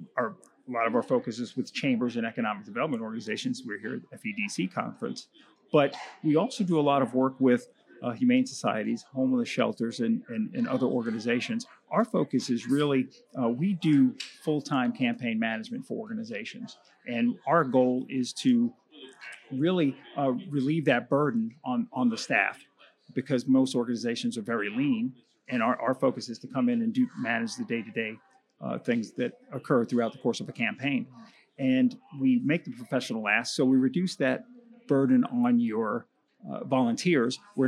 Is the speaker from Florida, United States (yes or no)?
yes; Jacksonville, Florida, United States; I was from Jacksonville, but I was living in Atlanta 20-something years ago.